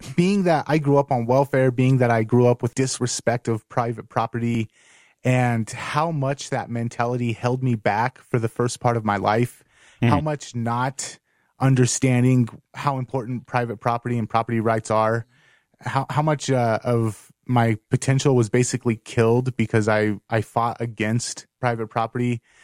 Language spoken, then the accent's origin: English; Los Angeles, California, United States; And since it is in my hometown of LA, and also a chance, it's a chance to catch up with family